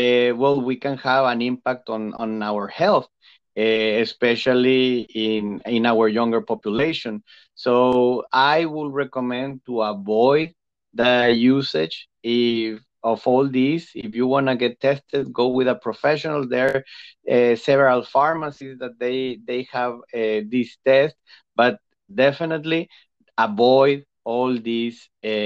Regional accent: Mexico; English is a second language; now in United States; I am originally from Mexico, but I like that here in the US

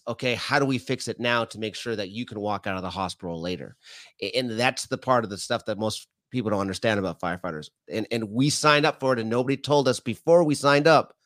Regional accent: Canada; now in United States; being Canadian

